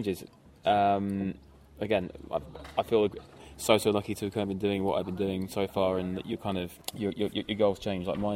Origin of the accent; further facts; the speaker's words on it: Plymouth, South West England, United Kingdom; selfishly, being from Plymouth, we got to play Plymouth Pavilions, which is like the kind of like big venue in my hometown.